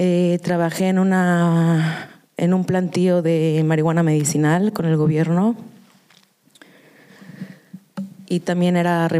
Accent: Cancún, Quintana Roo, Mexico; also born or lived in Mexico City; now in Israel; Cuando fui chiquita me pasé a vivir a Cancún hasta que me fui a Israel.

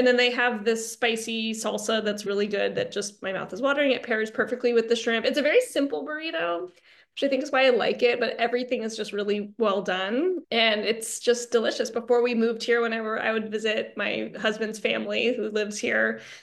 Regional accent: California, United States; I grew up in California, so I feel like we ate pretty healthy early to a lot of the trends

